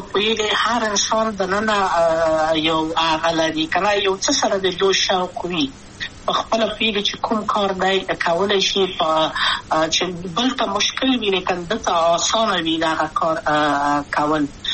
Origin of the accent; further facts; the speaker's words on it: Kabul, Afghanistan; also born or lived in Maidan Wardak; د کابل په تخت پل سیمه کې یم او لویا شویم کابل کې